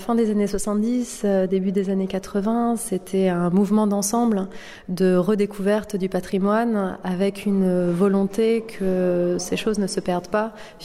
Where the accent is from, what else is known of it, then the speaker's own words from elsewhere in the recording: Courcelles-sur-Seine, Normandy, France; now in Paris, France; j'ai 27 ans. Je suis d'origine de Normandie, du côté de Gaillon, à Courcelles-sur-Seine, exactement, dans l'Eure. Et depuis une dizaine d'années, je suis à Paris pour faire des études d'archéologie